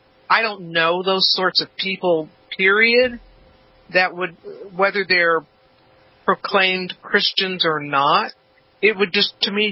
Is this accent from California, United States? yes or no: yes; Los Angeles, California, United States; Because I came from, like I said, I came from South Central.